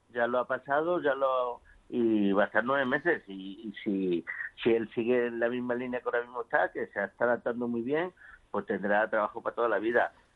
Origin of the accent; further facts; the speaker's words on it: Andalusia, Spain; moved away as an adult; now in Madrid, Spain; ha hecho 50 años que estoy trabajando en Vallecas. Me vine de la España de Cádiz, de un pueblo de Cádiz, de la España profunda